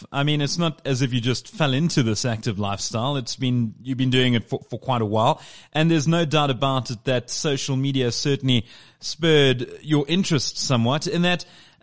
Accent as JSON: {"language": "English", "country": "South Africa", "said": "As a South African, obviously I want to root for the locals"}